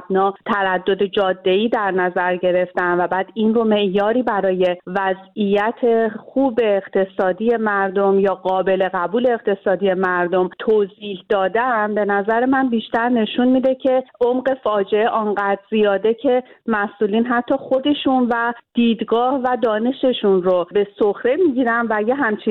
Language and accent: Persian; Iran; من به عنوان یه ایرانی متاسفم